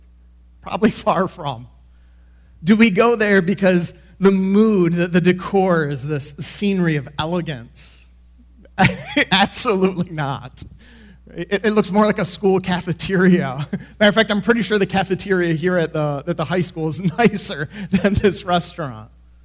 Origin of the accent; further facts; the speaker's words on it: Grand Rapids, Michigan, United States; I grew up in the Grand Rapids area of Michigan. And there in Grand Rapids, kind of the West Michigan location